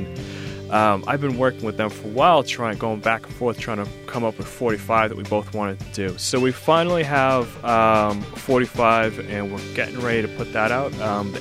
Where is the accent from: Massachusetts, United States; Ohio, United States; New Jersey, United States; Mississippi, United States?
Massachusetts, United States; Boston; he's born and raised in the Boston area, and so am I.